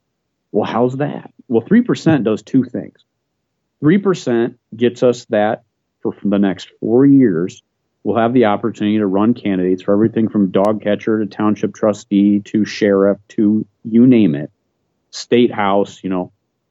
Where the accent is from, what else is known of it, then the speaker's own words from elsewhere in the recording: Perrysburg, Ohio, United States; I'm from Perrysburg, Northwest Ohio, and we have a water issue in Lake Erie.